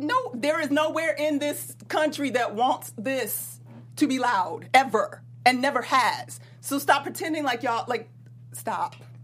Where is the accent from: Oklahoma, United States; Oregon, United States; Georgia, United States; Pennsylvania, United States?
Georgia, United States; Atlanta; Don't get me wrong, I'm from Atlanta, okay?